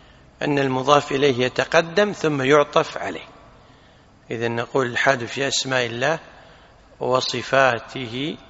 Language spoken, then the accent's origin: Arabic; Kuwait; مثلا عندنا في الكويت شي يقولون عطى الله، صح.